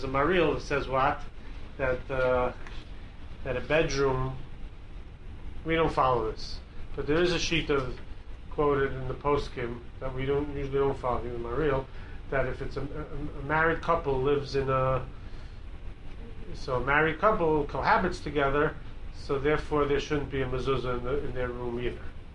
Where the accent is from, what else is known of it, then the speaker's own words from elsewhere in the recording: Brighton Beach, New York, United States; I grew up in Brighton Beach. That's where I grew up as a little kid. And then we moved to Flatbush. in 1969, we moved to Flatbush. So Brighton Beach was a smaller place, and Flatbush was a bigger place.